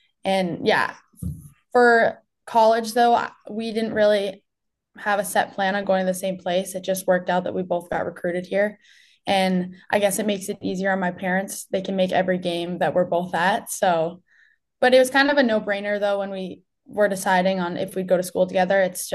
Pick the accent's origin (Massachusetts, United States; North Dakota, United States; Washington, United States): Massachusetts, United States; I'm from the Cape. I actually went to high school at Tabor Academy. So I boarded since I was 14. I've lived away from home.